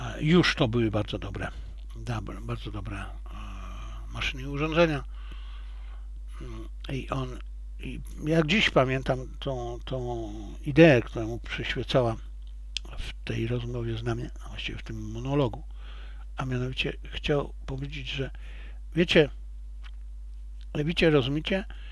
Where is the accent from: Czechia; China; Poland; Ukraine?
China; z jednej strony jako Chińczyk jest dla mnie oczywiste